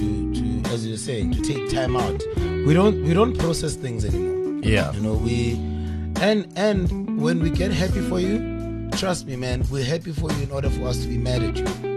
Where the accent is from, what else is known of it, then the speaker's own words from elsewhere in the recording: Welkom, Free State, South Africa; So we grew up together in Velcom